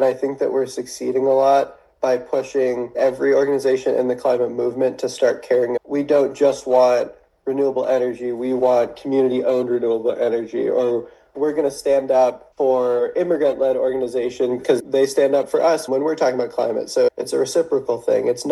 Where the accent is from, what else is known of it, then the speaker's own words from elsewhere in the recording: Bar Harbor, Maine, United States; moved away; I'm originally from Bar Harbor, and I think growing up near Acadia National Park really opened my eyes to the importance of the environment. When I left the state and traveled around a little bit